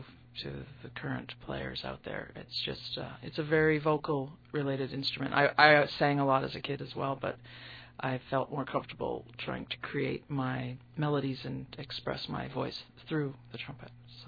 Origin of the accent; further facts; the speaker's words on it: British Columbia, Canada; We had great band programs in the schools I grew up in on Vancouver Island.